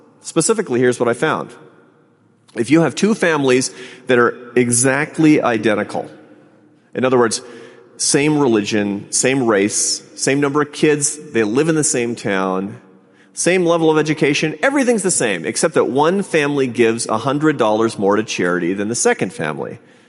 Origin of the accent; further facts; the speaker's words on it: Seattle, Washington, United States; Seattle, Washington, my hometown.